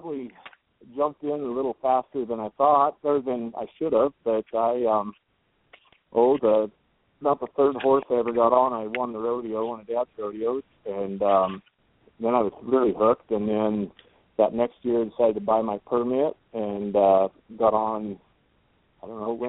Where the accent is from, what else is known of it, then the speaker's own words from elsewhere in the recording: South Butte, Oregon, United States; I was 32 from South Butte, Oregon